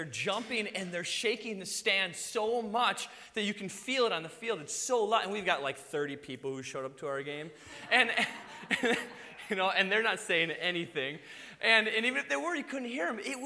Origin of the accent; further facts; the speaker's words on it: Madison, Wisconsin, United States; Now, I grew up in Madison, and I went to Verona High School.